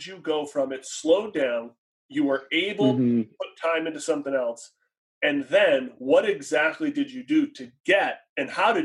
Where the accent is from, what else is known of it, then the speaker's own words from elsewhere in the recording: Boston, Massachusetts, United States; I've been at the parades. I'm from Boston.